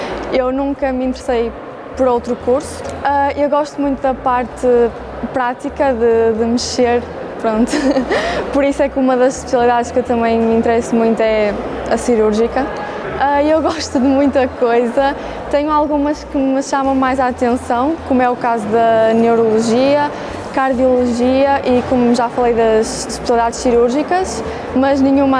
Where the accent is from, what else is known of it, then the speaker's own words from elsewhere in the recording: Braga, Portugal; Primeiro foi por causa da distância, porque eu sou de Braga